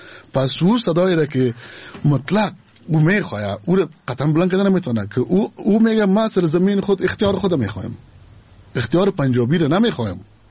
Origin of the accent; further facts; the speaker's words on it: Afghanistan; من تابع افغانستان هستم. میرم یک روز تابعیت آمریکا را میگیرم. اما بازم من افغان هستم